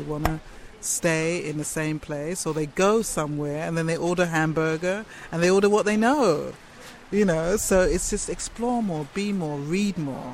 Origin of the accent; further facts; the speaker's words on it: Jamaica; I'm Jamaican and I can do that.